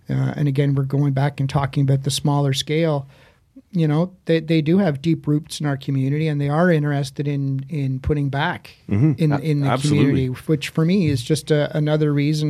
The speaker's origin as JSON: {"language": "English", "town": "Montreal", "region": "Quebec", "country": "Canada", "tie": "born or raised there", "said": "growing up in Montreal"}